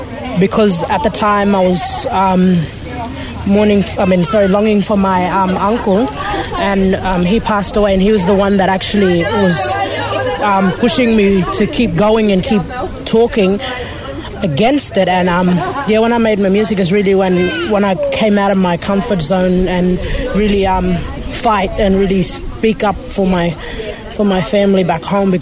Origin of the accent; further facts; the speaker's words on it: Tennant Creek, Northern Territory, Australia; My mob is Warmu and Runman Bomo, and we're from Tenor Creek.